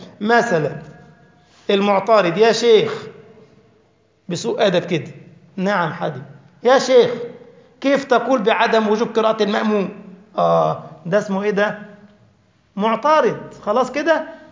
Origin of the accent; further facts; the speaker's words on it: Egypt; moved away as an adult; now in Germany; وأنا جيت من مصر لا علم لي بأحوال الغرب